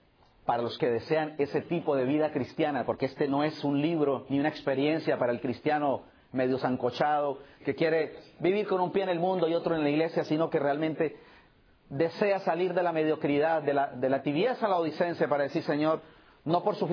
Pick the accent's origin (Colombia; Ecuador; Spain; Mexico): Colombia; Pero piense por un momento en lo que significa, por ejemplo, en mi país, la triste experiencia del secuestro. Hay decenas y centenares de colombianos y gente en el mundo que ha sido secuestrada.